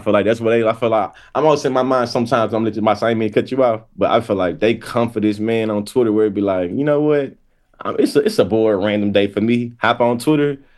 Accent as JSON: {"language": "English", "region": "the South", "country": "United States", "tie": "born or raised there", "said": "something that I've seen as being an example of restorative justice growing up in the South is the idea of being able to shoot the fair one."}